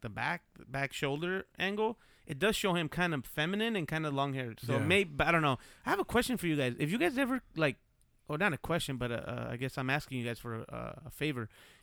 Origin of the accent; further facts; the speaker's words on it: Los Angeles, California, United States; I'm from South Central. That shit don't scare me. Trolley. I was born in Martin Luther King Hospital.